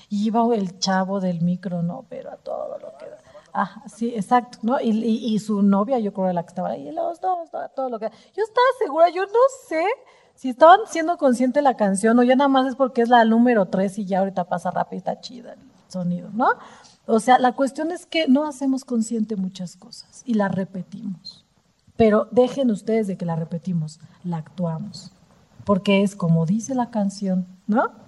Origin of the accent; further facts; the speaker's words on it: Mexico; tenemos una característica como sociedad mexicana que es repetir, repetir, repetir sin hacer conciencia.